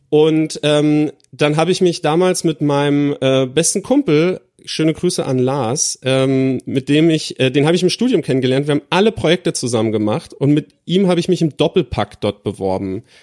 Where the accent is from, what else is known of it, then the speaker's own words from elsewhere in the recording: Rhineland-Palatinate, Germany; Ich komme aus der Nähe von Kaiserslautern, da so Rheinland-Pfalz, Ecke, also Grenze zu Saarland und Frankreich.